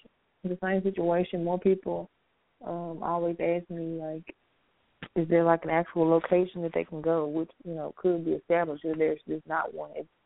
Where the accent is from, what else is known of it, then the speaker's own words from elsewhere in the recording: Houston, Texas, United States; I mean, I'm from Houston.